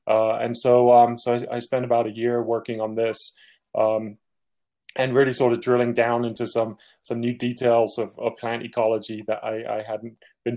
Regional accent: London, United Kingdom; accent: hybrid of US and UK; My accent is a hybrid of a US and a UK accent. So I was born in London and went to school in London until I was about 13 years old.

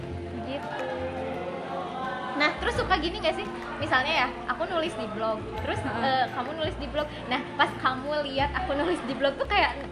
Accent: West Java, Indonesia; karena aku dari Sunda ya

